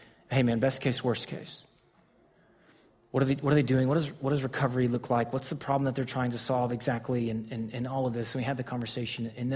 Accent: Texas, United States; And so I can remember even being a little kid living in Texas, growing up in Texas my entire life

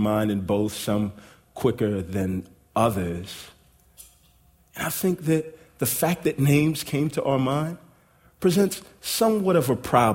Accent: Texas, United States; moved away as an adult; also born or lived in Denton; now in Atlanta, United States; I'm from Texas. My wife and I moved to Atlanta via Denton in 09.

